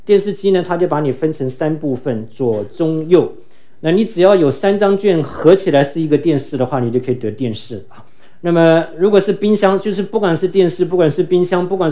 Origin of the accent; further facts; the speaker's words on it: southern Taiwan, Taiwan; 我想在座有一些从台湾来的，在我这个年纪的背景的人，我讲这个故事你们就很能了解。我记得我们很小的时候，那个时候台湾出了一个洗衣粉